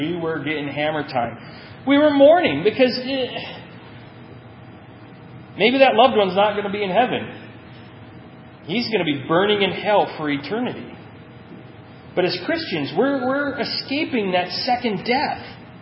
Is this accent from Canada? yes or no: no; Ireland; I'm Irish. We had the joke.